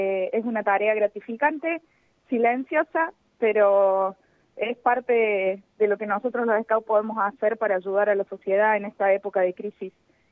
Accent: Jesús María, Córdoba, Argentina; No, soy de Jesús María

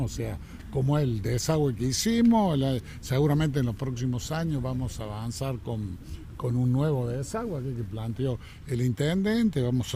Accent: Córdoba, Argentina; soy un cordobés más que tiene la alegría de haber sido el gobernador más votado de la historia de Córdoba.

